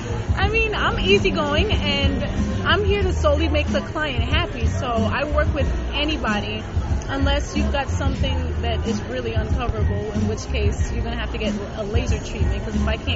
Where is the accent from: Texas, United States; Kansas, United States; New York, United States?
New York, United States; Yonkers; Well, I'm actually from Wyoming, which is Yonkers, but I work out of the Bronx, and I've been working out of the Bronx since I was 16.